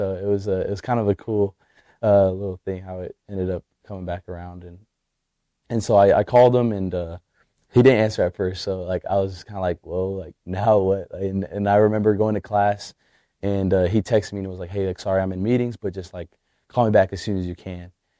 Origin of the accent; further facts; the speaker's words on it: Katy, Texas, United States; So I'm from Katy, Texas. I went to Katy High School.